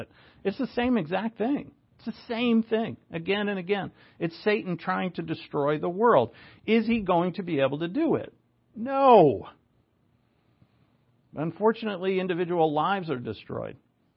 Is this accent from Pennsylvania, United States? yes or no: no; Rhode Island, United States; also born or lived in Massachusetts; I'm from Rhode Island, but I spent a lot of time in Massachusetts.